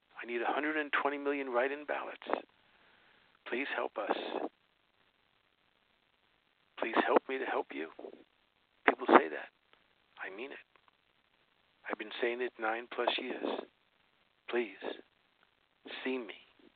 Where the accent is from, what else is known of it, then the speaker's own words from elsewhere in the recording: Brooklyn, New York, United States; I'm a bum from Brooklyn. I'm out of work.